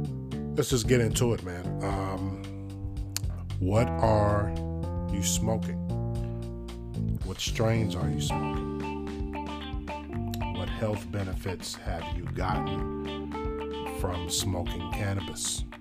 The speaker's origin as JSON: {"language": "English", "region": "Michigan", "country": "United States", "said": "especially here in my home state of Michigan"}